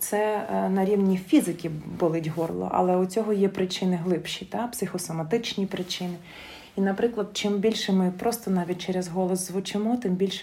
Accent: Kharkiv, Kharkiv Oblast, Ukraine; Просто я з Харкова, і, наприклад, те середовище музичне, в якому я виростала, це були явно не українські народні пісні, на жаль. Тобто зрозуміло, що в Харкові там більш було російської навали такої, от тому я виростла на русських піснях.

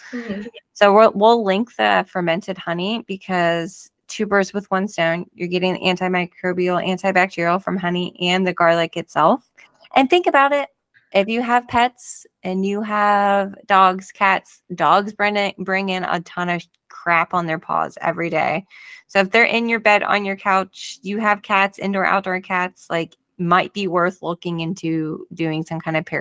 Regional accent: Ireland; Well, I'm Irish, so I need to eat potatoes.

